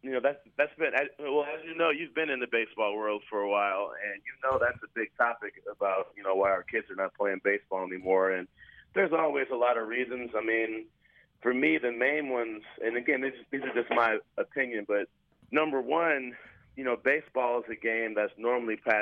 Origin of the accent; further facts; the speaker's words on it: Illinois, United States; I grew up in the Kenwood area in the early 80s, and my mother raised me